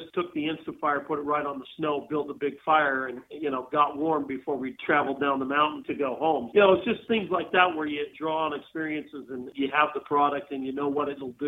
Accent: Utah, United States; also born or lived in Idaho; Well, I actually was born here in Utah. I grew up right on the Idaho-Utah border on a ranch. We had 1,500 acres and 330 head of cows.

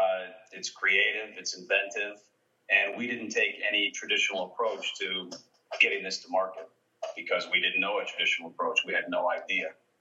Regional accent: Ohio, United States; now in New York, United States; I'm from Ohio originally, but I've been living in New York for the past 30 years.

